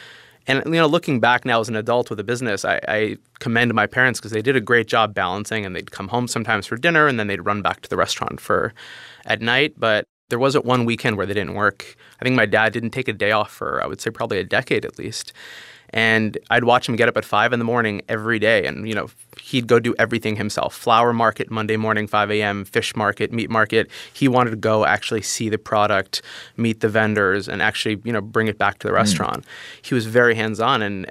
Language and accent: English; New York City, New York, United States; I was born and raised in New York City. My parents had come to the U.S. a few years before I was born.